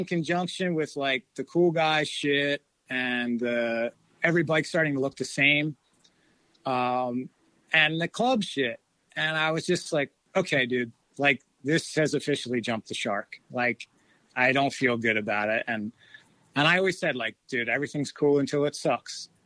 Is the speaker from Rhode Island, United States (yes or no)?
no; Philadelphia, Pennsylvania, United States; Cause obviously growing up around Philly, there's different clubs in this area in Maryland and Philly and New York and all that kind of shit.